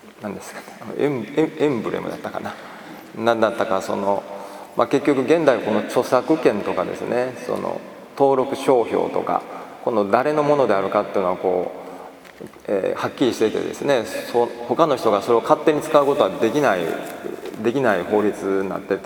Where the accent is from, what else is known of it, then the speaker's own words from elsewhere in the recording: Kobe, Hyogo, Japan; 実は私神戸出身ですから、神戸出身なんですね。で神戸はまあ伝統的に今も昔もヤクザの多いあの町でですね、